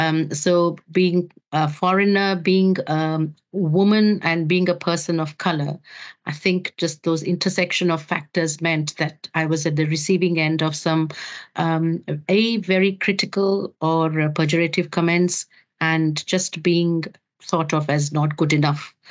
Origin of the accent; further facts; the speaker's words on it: Mumbai, Maharashtra, India; being in a big city, I grew up in Mumbai, helped me because I went to school in a city where there were medical schools.